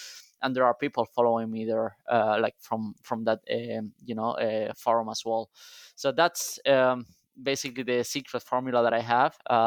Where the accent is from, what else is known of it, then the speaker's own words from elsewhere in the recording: Alicante, Valencian Community, Spain; moved away as an adult; also born or lived in Madrid; now in Sydney, Australia; I was born in Alicante, which is a small city south of Valencia. So I lived there up until, when I was 21, then moved to Madrid, started to work at Deloitte in Madrid, and then moved to Sydney 9 years ago.